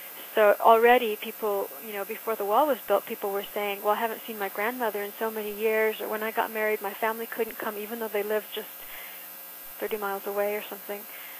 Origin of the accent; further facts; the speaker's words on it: South Africa; I grew up in South Africa, and I really, you know, I was raised during a time when I was a teenager